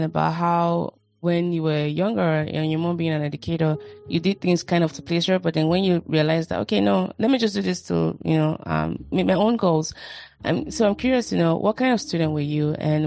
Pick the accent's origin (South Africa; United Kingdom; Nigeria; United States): Nigeria; growing up in Nigeria and growing up being the firstborn and the female, there was a lot of responsibility on my head